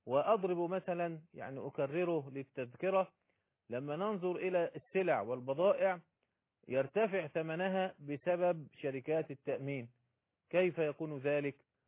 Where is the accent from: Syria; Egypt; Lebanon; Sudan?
Egypt; خسارة يتعرض لها الاقتصاد في الدول الإسلامية، وخاصة عندنا في مصر.